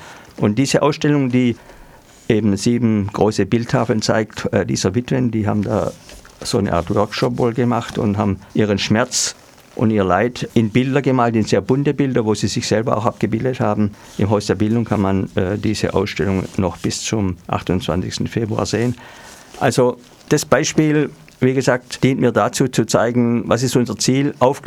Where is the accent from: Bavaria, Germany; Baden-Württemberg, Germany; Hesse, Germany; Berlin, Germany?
Baden-Württemberg, Germany; Schwäbisch Hall; in dieser meiner Heimatstadt Schwäbisch Hall